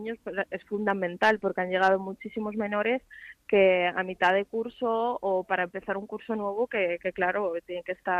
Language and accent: Spanish; Ukraine; now in Spain; yo llevo 20 años aquí en España con mi familia, pero venimos de Ucrania.